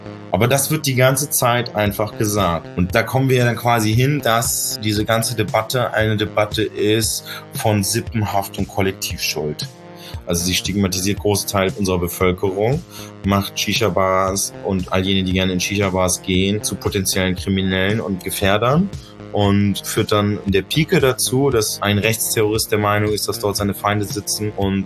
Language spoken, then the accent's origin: German; Berlin, Germany; Ich bin ja in Neukölln groß geworden